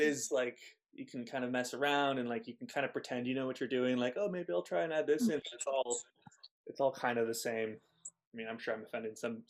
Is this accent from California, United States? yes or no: yes; California, United States; I grew up in the California Bay Area